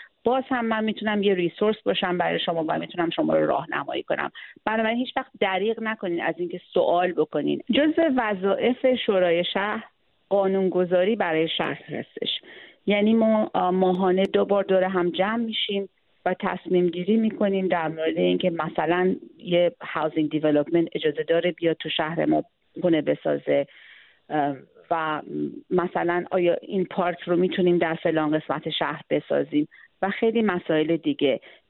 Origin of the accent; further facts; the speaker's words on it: Iran; now in United States; حالا هم هنوز با افتخار میگم ایرانیم و این اسم کوتاه رو در ایران به من دادن،